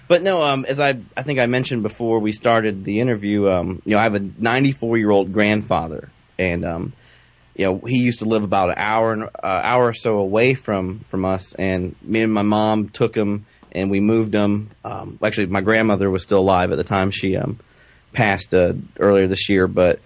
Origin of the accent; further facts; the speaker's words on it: the South, United States; I was raised in the South.